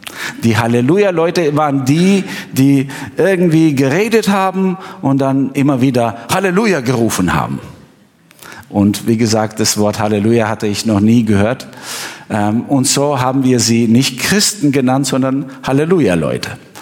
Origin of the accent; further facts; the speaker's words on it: Pogradec, Korçë County, Albania; die für einige Wochen in meiner Heimatstadt in Pogradec geholfen haben